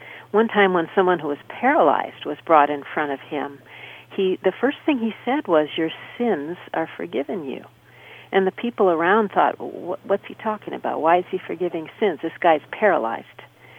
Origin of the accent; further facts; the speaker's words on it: St. Louis, Missouri, United States; I grew up in St. Louis, Missouri